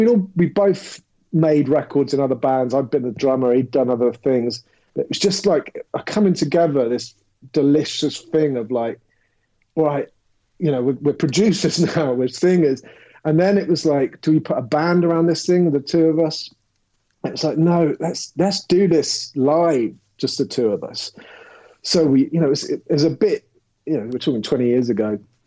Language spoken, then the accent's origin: English; London, United Kingdom; born there; Even though I was born in London, I hadn't lived there for years. And I was in Camden. So I moved to Camden because as a musician, that was the mecca in sort of around the age of 16, 17.